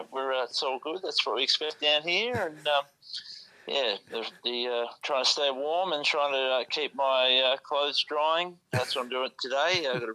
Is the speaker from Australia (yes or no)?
yes; Australia; And there's nothing like being Australian, mate.